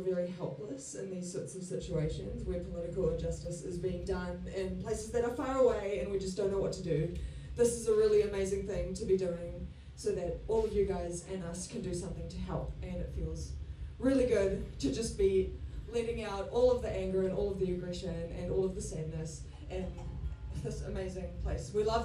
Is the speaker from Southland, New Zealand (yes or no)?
yes; Invercargill, Southland, New Zealand; We are from Invercargill, and we are super stoked to be playing this show tonight